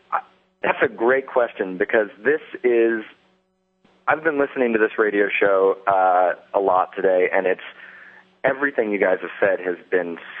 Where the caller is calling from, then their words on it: New York City, New York, United States; I'm calling from New York City.